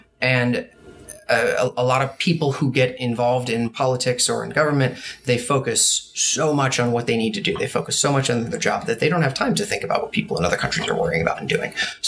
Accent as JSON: {"language": "English", "region": "Oregon", "country": "United States", "tie": "born or raised there", "said": "My path was a little different. I was born and raised in Oregon."}